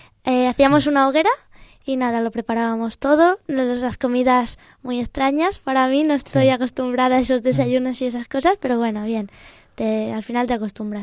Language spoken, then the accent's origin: Spanish; Elche, Valencian Community, Spain; yo como soy de Elche